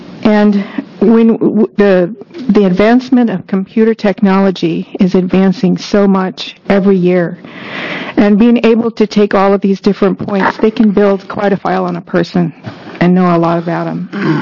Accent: Gresham, Oregon, United States; I'm from Gresham, Oregon.

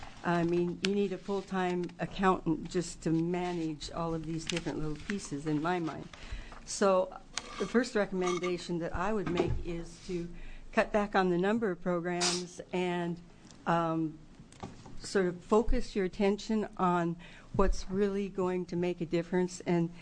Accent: La Grande, Oregon, United States; from La Grande, Oregon

